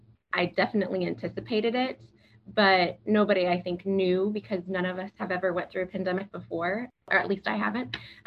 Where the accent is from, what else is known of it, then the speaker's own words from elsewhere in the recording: Galesburg, Illinois, United States; also born or lived in Texas; I was born and raised in Galesburg. And so while I went to Texas for a little while, it's nice to be back in my home stomping grounds, I guess.